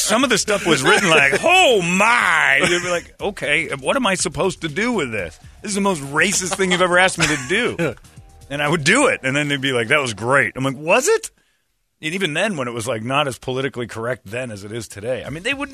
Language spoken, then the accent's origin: English; Mesa, Arizona, United States; I'm 26. I'm from Mesa. I'm the whitest person you've ever known.